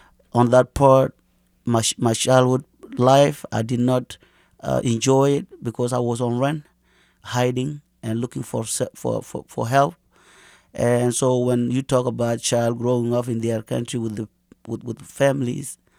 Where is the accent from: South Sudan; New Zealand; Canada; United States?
South Sudan; You know, I'm from South of Sudan, and there is Northern Sudan.